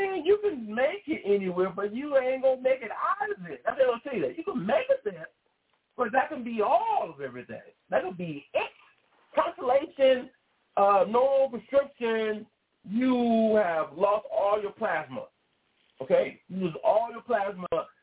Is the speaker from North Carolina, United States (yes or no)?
no; Richmond, California, United States; I'm from Richmond, California, originally. I'm from Richmond, California.